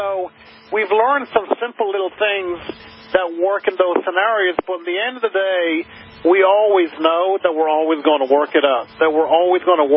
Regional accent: Galway, Connacht, Ireland; we were both born the same year, even though we lived in different places on the earth. I mean, I grew up in Galway in the west of Ireland

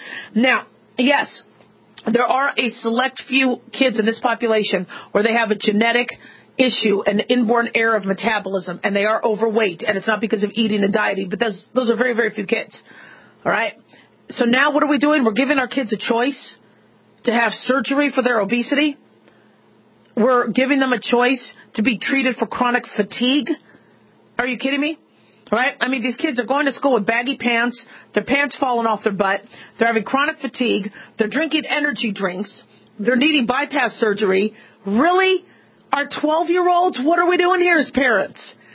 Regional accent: Arizona, United States; I mean, when I grew up in Arizona, we had scorpions and spiders.

